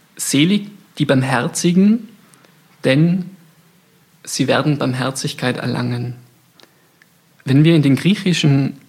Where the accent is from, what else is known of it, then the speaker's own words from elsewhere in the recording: Austria; ich bin Österreicher, ich bin ein Mann.